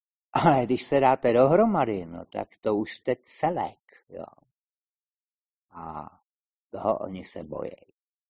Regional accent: Moravia, Czechia; i když jsem Moravák, tak když řeknu moje země, tak myslím Československo.

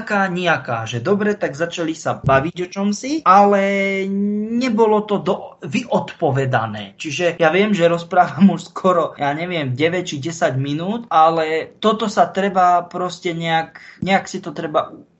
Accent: central Slovakia, Slovakia; lebo ja som hrdý Stredoslovák, ja sa za to nehambím

